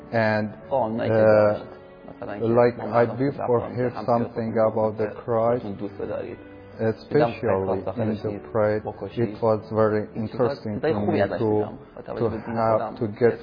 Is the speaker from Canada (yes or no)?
no; Iran; English is a second language; I came from Iran and I have a big journey to Turkish and then to Greece.